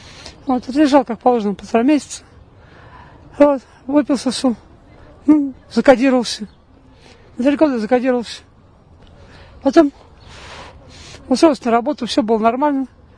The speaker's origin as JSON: {"language": "Russian", "region": "Volga region", "country": "Russia", "tie": "born or raised there", "moved": "as an adult", "lives_now": "Moscow, Russia", "said": "вот сам я родом с Поволжья, не важно с какого города, но с Поволжья. Вот, в Москве с 99-го года. В 99-го года приехал сюда."}